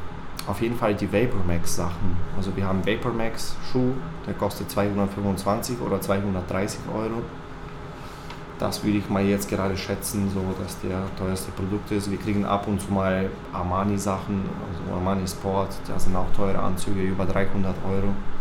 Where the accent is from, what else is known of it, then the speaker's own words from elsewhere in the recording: Bulgaria; German is a second language; now in Germany; Also ich komme selber aus Bulgarien.